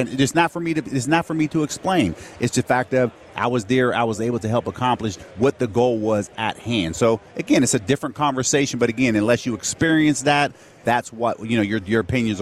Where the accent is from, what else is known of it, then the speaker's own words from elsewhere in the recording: Pittsburgh, Pennsylvania, United States; End up coming back, going to Pittsburgh, which is my hometown.